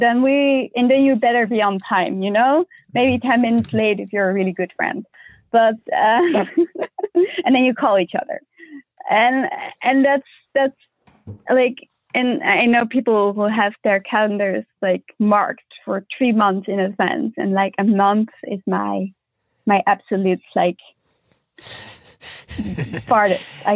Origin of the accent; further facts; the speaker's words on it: Netherlands; English is a second language; we call our country Nederland and ourselves Nederlanders.